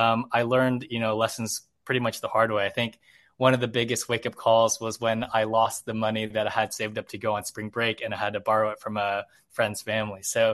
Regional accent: Richland, Washington, United States; I grew up in Richland, Washington, which is near where the Hanford site is, so one of these nuclear projects that they had back in the day.

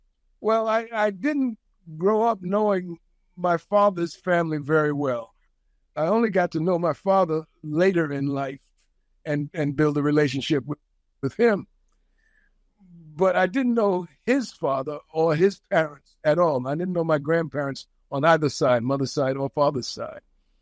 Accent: New York City, New York, United States; I'm born and raised in Manhattan, Harlem in particular.

